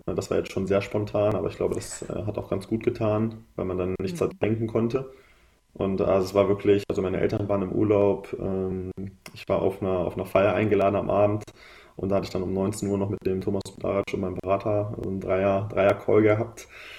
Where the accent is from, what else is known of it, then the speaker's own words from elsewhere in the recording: Braunschweig, Lower Saxony, Germany; Ich komme ja aus Braunschweig, bin auch hier geboren. Das heißt, es ist auch um die Ecke und genau, bin dann als 14-Jähriger nach Wolfsburg gegangen.